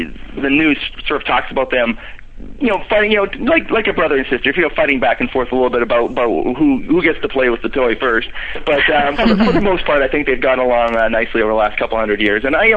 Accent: Canada; now in Seattle, United States; Yes, I'm the Canadian of the two.

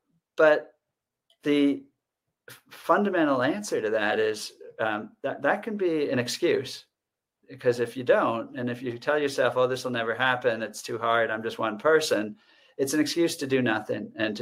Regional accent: Concord, New England, United States; And, I'm from New England. We have town meeting. We've had town meeting for 400 years as our form of government.

